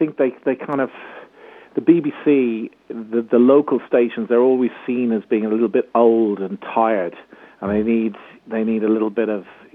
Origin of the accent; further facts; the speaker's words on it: Ireland; Because at the end of the day, I am Irish. Ireland's my home. It always will be.